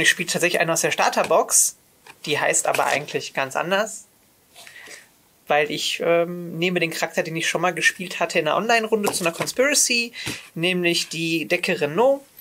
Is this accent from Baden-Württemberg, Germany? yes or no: no; North Rhine-Westphalia, Germany; Ich darf doch sagen, ich komme aus dem Ruhrpott.